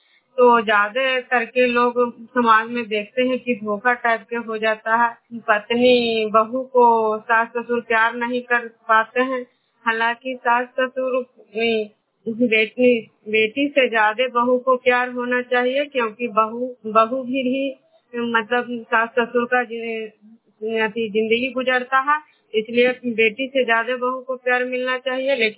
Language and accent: Hindi; Khujra, Bihar, India